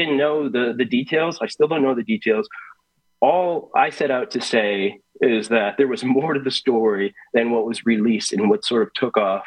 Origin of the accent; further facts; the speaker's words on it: Wisconsin, United States; So like you, Kristen, I grew up in Wisconsin